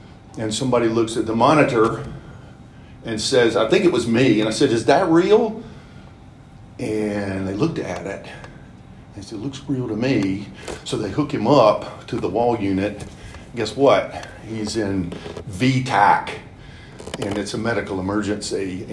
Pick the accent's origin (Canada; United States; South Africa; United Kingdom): United States; Winston-Salem, North Carolina; because I was born and raised here in Winston-Salem.